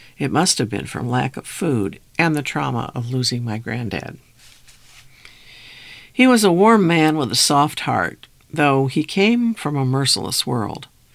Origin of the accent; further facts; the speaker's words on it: Bronx, New York, United States; One friend, Tommy Negron, who I grew up with in the South Bronx, was a piano tuner